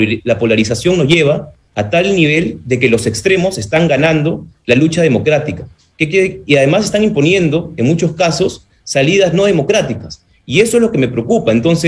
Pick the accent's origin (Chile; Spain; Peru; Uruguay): Peru; Y hay que unirnos como peruanos en contra de la violencia y de los extremos.